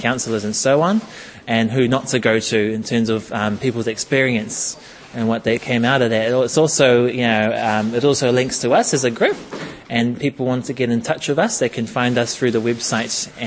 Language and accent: English; Gisborne, New Zealand; now in Wellington, New Zealand; I'm originally from Gisborne. Been living in Wellington for about 10 years now.